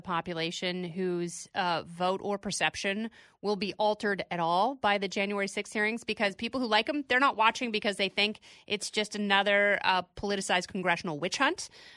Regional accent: Lubbock, Texas, United States; You know I did, Brian. I grew up in Lubbock, Texas.

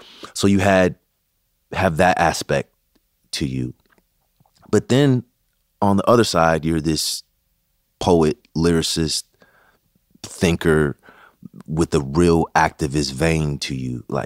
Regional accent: California, United States; I'm originally from the Bay Area, and I think Blindspotting captures the Bay Area so well.

